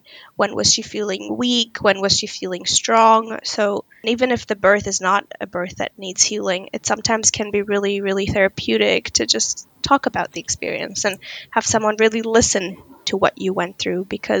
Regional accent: Israel; And of course, myself, who I'm originally from Israel, as I mentioned.

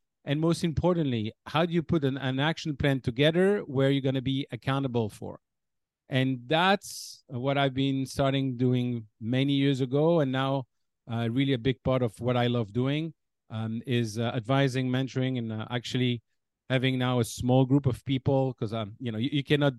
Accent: Belgium; I'm originally from Belgium

